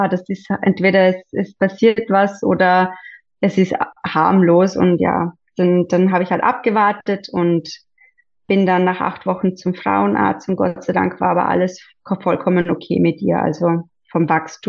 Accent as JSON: {"language": "German", "region": "Vorarlberg", "country": "Austria", "lives_now": "Vienna, Austria", "said": "Ich wohne derzeit in Wien, bin eigentlich aus Vorarlberg. Ich bin 35"}